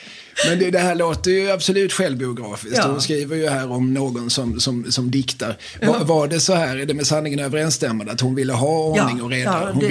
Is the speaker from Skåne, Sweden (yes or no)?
yes; Lund, Skåne, Sweden; Jag har alltid, sedan jag var en liten pilt i den här stan, varit väldigt medveten om Britt-G. Hallqvists existens.